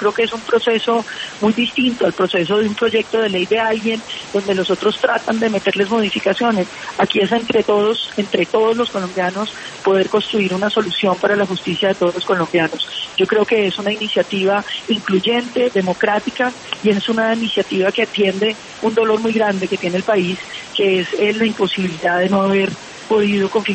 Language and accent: Spanish; Colombia; Nosotros, como colombianos que ganamos el referendo y que ganamos la presidencia